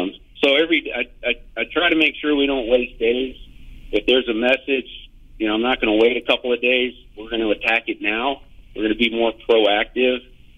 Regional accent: San Diego, California, United States; I grew up in San Diego.

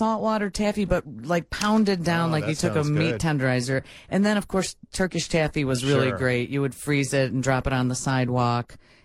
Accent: Brookfield, United States; And then I grew up in Brookfield, and there was a Little League park, Roy A. Overholt Field, right down the street from our house.

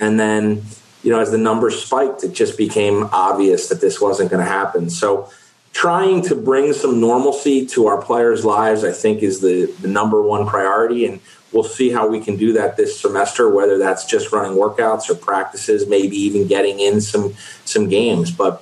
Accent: Westchester, New York, United States; I mean, I grew up in Westchester, played most sports, didn't play football.

